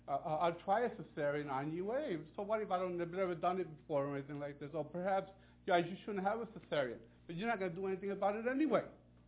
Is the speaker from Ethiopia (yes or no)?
no; Puerto Rico; now in United States; I came from here from Puerto Rico in 1957 because we couldn't eat there. And then I could, you know, here, I'm a Vietnam veteran